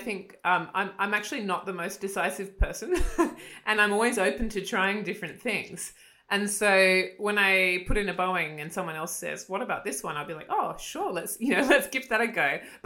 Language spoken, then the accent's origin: English; Australia; also born or lived in Germany; I'm currently really enjoying living in Australia, but it's not that I didn't want to stay in Germany. I think it was just more, I'm just an Australian girl